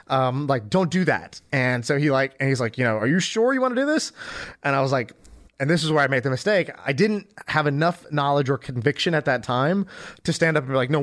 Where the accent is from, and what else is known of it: United States; born or raised there